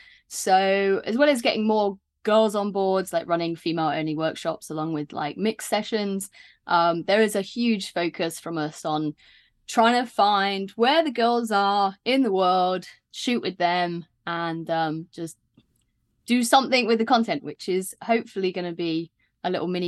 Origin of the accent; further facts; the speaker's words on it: Bristol, South West England, United Kingdom; born there; now in London, United Kingdom; Yes, we are based in North London, but I was born in Bristol